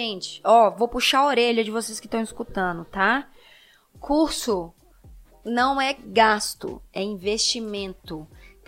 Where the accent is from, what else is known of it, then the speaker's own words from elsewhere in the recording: Belo Horizonte, Minas Gerais, Brazil; Óbvio que dá pra perceber o meu sotaque, pra quem tá escutando a primeira vez. Eu sou de Belo Horizonte, eu cresci com uma unidade da SOS perto da minha casa